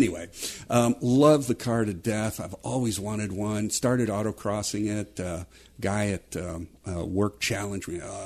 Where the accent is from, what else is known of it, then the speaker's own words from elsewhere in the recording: St. Louis, Missouri, United States; I grew up outside of St. Louis in Missouri. We called them paved cow paths.